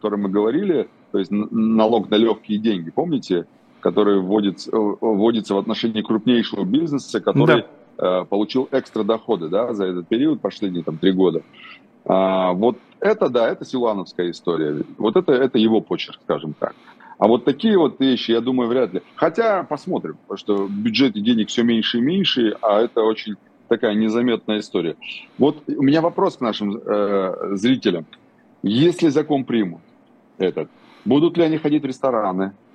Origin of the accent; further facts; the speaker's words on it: Vladikavkaz, North Ossetia–Alania, Russia; born there; Я родился в Владикавказе, я этот город очень люблю.